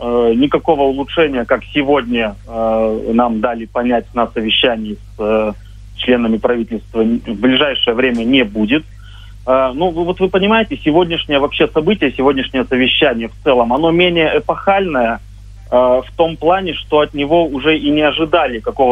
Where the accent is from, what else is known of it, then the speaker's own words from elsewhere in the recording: Yekaterinburg, Sverdlovsk Oblast, Russia; born there; now in Moscow, Russia; А вот я сам родом родился в Екатеринбурге.